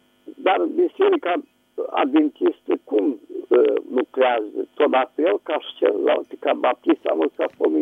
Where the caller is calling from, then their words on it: Giurgiu, Giurgiu County, Romania; Eu sunt de la Giurgiu.